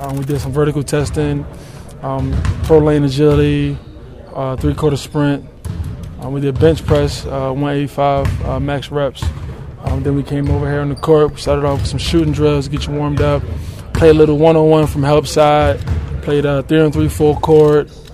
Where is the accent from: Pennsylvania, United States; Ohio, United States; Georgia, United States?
Pennsylvania, United States; Philadelphia; I'm going back home to my hometown in Philly